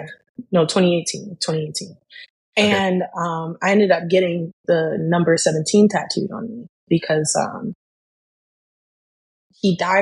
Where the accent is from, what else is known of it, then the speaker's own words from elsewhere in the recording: Columbus, United States; also born or lived in Memphis, Tennessee; I was born in Memphis with love and affection, but my parents split up prior to me being born. So my mom ended up being a single mom inside of Memphis until like I was about 4. I ended up moving to Columbus